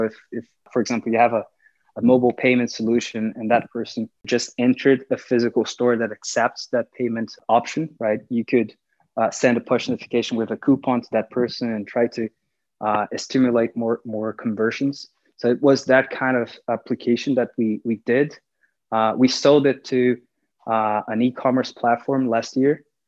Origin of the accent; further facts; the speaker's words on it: Brazil; moved away as an adult; now in United States; I'm originally from Brazil, and I moved up here to the US last year to launch the product here.